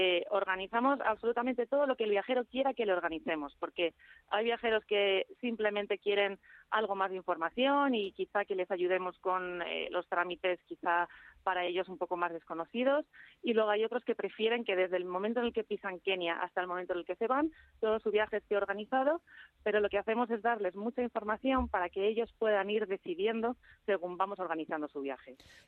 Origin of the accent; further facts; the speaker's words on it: Spain; moved away as an adult; Hace ya casi 16 meses que salí de España